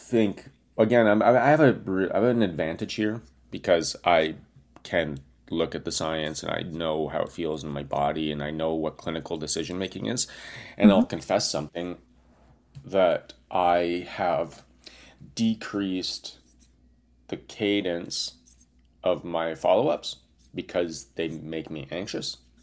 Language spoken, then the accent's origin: English; Canada; You know, by the way, I'm Canadian, so...